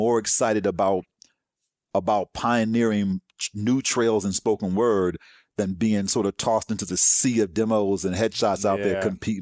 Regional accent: Berkeley, California, United States; also born or lived in Washington, D.C.; now in Los Angeles, United States; I'm originally from the Bay Area.

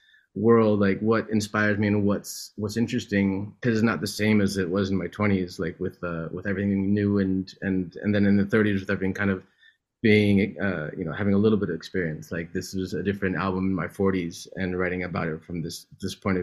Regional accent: California, United States; also born or lived in Mexico City, Mexico; I was born in Mexico City, but I grew up in California.

